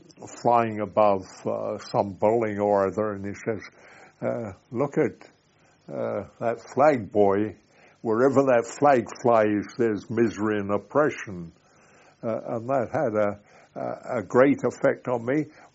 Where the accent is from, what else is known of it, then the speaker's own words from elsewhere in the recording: Winnipeg, Manitoba, Canada; I was born in Winnipeg, Manitoba, 1907, September 17th. And I lived there for the all my early days there. My mother divorced when I was very young, and I was brought up by an aunt in Winnipeg